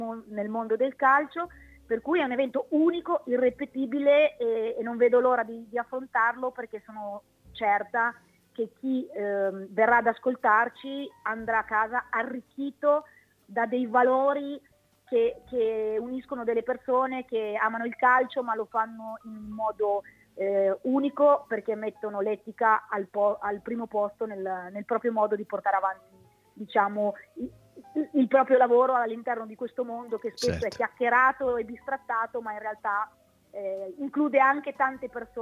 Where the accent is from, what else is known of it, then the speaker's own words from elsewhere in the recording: Bologna, Emilia-Romagna, Italy; Da bolognese